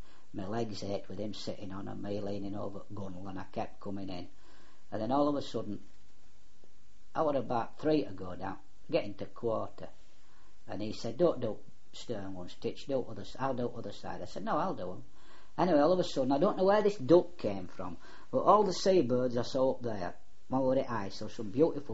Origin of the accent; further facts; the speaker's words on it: United Kingdom; I said, we're British, we can last six.